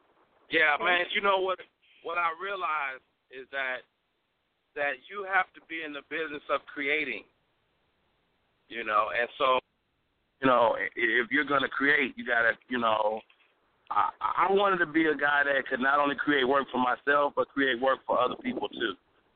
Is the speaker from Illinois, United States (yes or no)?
yes; Chicago, Illinois, United States; also born or lived in Monroe, Louisiana / New Orleans; born and raised in Chicago, kind of grew up in Monroe, Louisiana, you know, which was northeast Louisiana